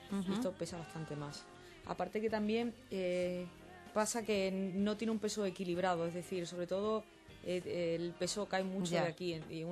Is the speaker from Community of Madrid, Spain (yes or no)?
no; Extremadura, Spain; tengo que decir que soy extremeña, pero por ejemplo mi madre es madrileña